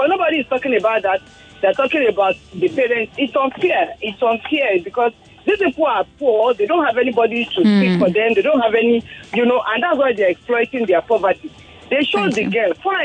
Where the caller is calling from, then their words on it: Ikeja, Lagos, Nigeria; and I'm calling from Ikeja.